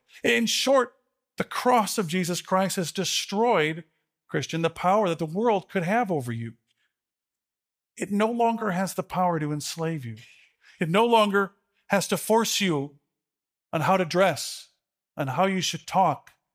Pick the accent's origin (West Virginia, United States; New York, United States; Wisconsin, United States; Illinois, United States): Illinois, United States; Chicago; Growing up as an Irish Catholic kid in the Chicago suburbs, a lot of my friends wore very pretty crosses, decoratively.